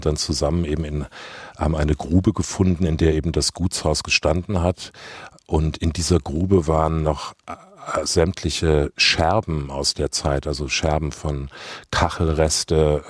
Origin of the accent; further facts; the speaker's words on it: West Germany, Germany; born there; in meiner Generation, ich bin jetzt 60, ich bin im Westen geboren